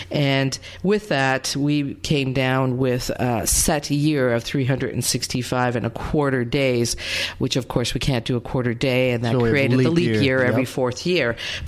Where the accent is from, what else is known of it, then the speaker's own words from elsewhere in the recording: Canada; moved away as an adult; now in United States; I'm a first generation North American, born and raised in Canada, and moved to the United States 20 years ago.